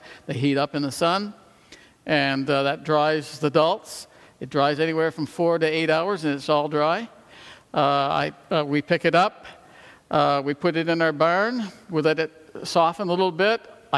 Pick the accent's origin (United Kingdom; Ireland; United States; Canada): Canada; and I grew up in Canada on a small little island in the Bay of Fundy, which is directly above Maine